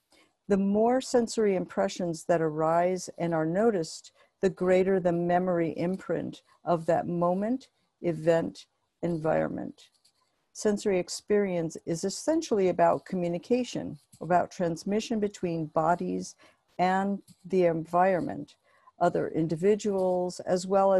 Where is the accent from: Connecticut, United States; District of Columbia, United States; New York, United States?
New York, United States; also born or lived in Tokyo, Japan; I was born in New York, but I had some of my childhood in Tokyo.